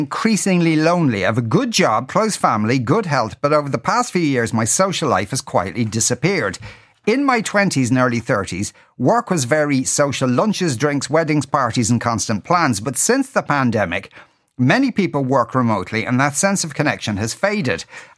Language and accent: English; Clondalkin, Leinster, Ireland; I'm a carpenter from Clondalkin. I married an artist from Williamsburg in Brooklyn.